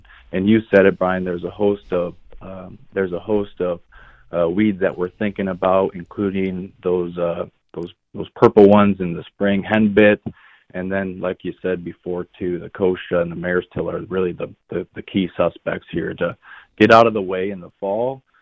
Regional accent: Nebraska, United States; So I'm originally from Nebraska. I've spent several years in Nebraska, And we have a lot of no-till there, of course.

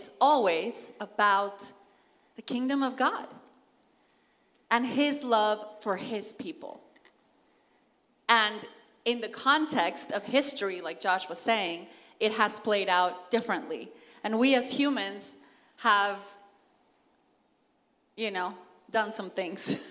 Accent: Mexico City, Mexico; I'm from Mexico City. I've traveled with my parents all over the world. After high school, I was sent to Europe. I studied French.

